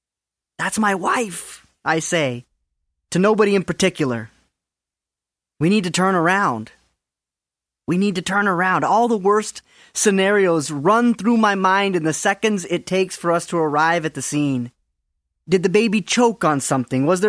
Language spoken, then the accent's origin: English; Maine, United States; It is early in my ministry, and I'm leading a mission trip to my hometown in Maine.